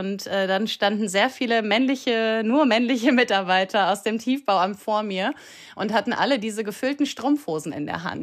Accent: North Rhine-Westphalia, Germany; now in Kiel, Germany; Also ich bin selber keine Kielerin. Ich komme aus Nordrhein-Westfalen und habe all meine Kindheitsurlaube aber an der Ostsee verbracht und wohne jetzt auch hier, bin darüber auch ganz glücklich.

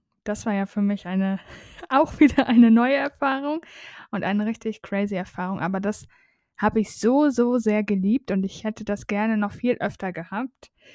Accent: Schleswig-Holstein, Germany; Ich bin ja in Schleswig-Holstein aufgewachsen.

